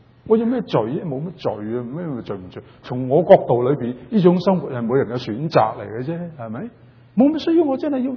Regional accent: Guangdong, China; accent: Cantonese; 我们广东话有个好撇

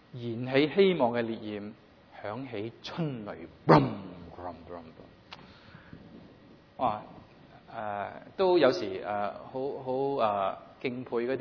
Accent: Hong Kong; moved away; 中文程度我自从在香港移民过来，我在这里的时间就多过在香港

